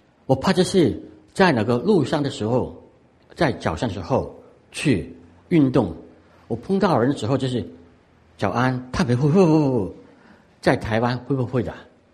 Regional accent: Hong Kong; Chinese is a second language; now in Canada; 我的背景是我在香港出生，香港长大，那么后来就年轻的时候就去到移民去加拿大，那么在加拿大已经有30多年的时间

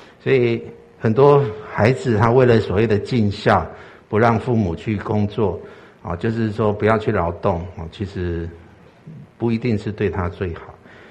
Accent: Taiwan; 对我们这个从台湾来的就觉得很不习惯

